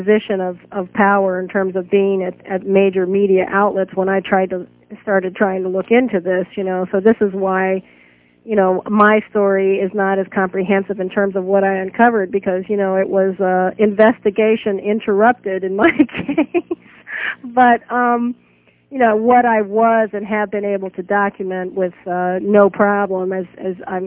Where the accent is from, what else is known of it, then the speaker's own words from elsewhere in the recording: United States; the bottom line is that I'm an American.